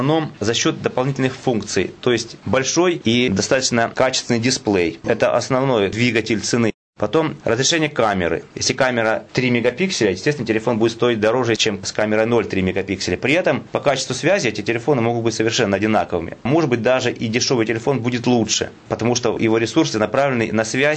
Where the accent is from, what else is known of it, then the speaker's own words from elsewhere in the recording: Rostov Oblast, Russia; moved away as an adult; also born or lived in Kursk; now in Volokolamsk, Russia; Я родился в Ростовской области. Там прожил до 18 лет. Потом 4 года прожил в Курске. И вот последние 22 года уже живу в Волоколамске и работаю в центре реабилитации.